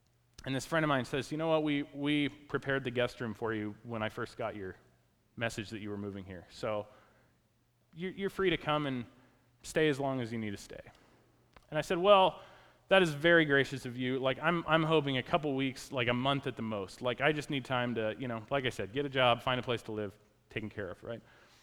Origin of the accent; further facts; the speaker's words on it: Oregon, United States; I was from Oregon, so I liked the idea of moving back to Oregon.